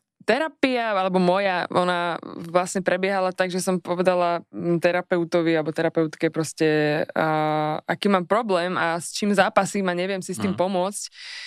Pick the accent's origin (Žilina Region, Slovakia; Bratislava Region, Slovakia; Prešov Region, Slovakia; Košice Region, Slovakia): Žilina Region, Slovakia; Súľov; asi to, že som fakt že zo Sulovských skál a tam som už ako dieťa liezla